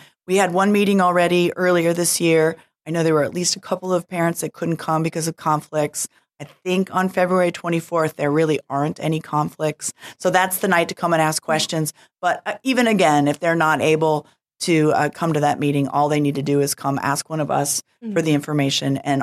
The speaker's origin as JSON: {"language": "English", "region": "Midwest", "country": "United States", "said": "I said, hey, we're from the Midwest. We can do 3.5-4 hours easy."}